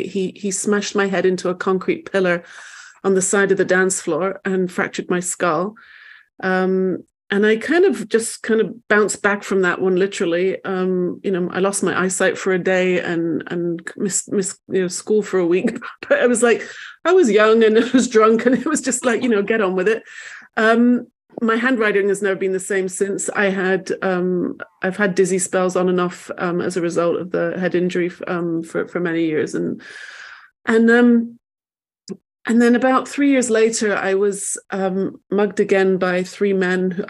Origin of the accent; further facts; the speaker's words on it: England, United Kingdom; I grew up in England, and I went to Manchester University.